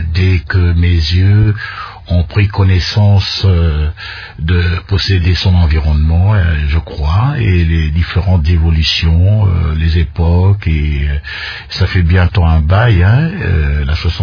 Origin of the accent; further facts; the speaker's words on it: Kinshasa, DR Congo; Toute mon enfance à Kinshasa, de temps en temps quelques incursions dans les provinces, quelques mouvements à l'étranger, et puis voilà. Mais ça ne me gêne pas de dire que je suis quinois.